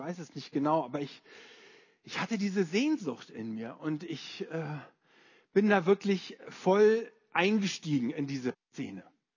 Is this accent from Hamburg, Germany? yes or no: yes; Hamburg, Germany; Also ich komme aus Hamburg und bin da in einem Vorort aufgewachsen, es gehört noch zu Hamburg, den Namen Poppenbüttel. Gibt's wirklich und ich bin in Hummelsbüttel zur Schule gegangen.